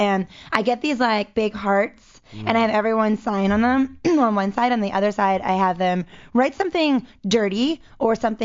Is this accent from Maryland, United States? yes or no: yes; Baltimore, Maryland, United States; I grew up in Baltimore area